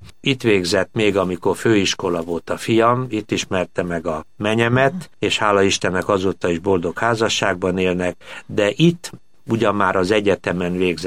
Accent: Budapest, Hungary; born there; 1943-ban születtem Budapesten … református lelkész volt

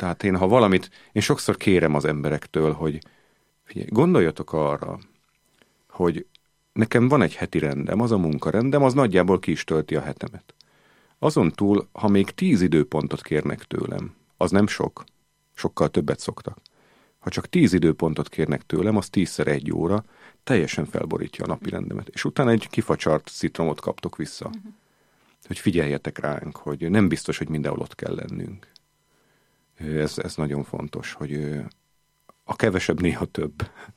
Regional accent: Szombathely, Vas, Hungary; Szombathely mellett éltem, Szombathelyen születtem

